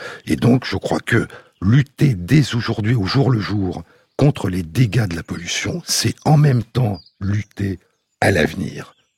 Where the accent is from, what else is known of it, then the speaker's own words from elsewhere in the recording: Paris, Île-de-France, France; Je suis parisien et quand je suis dans Paris